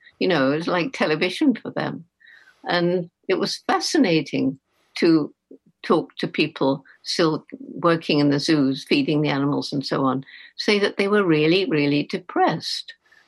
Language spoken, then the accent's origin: English; Bournemouth, South West England, United Kingdom; born or raised there